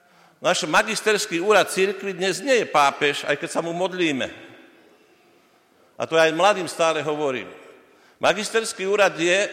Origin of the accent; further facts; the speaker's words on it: Žilina Region, Slovakia; to na Orave, ja som z Oravy, nie?